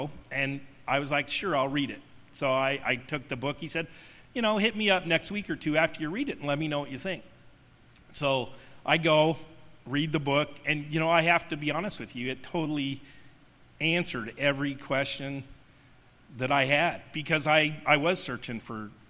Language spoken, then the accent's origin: English; Denver, Colorado, United States; And so I was raised with eight brothers and sisters in Denver. And I had, I was raised in the Catholic Church.